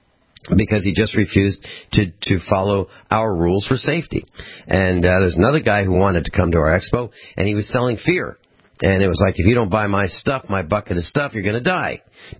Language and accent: English; Missouri, United States; Because I'm not a felon, and I'm from Missouri, and I own these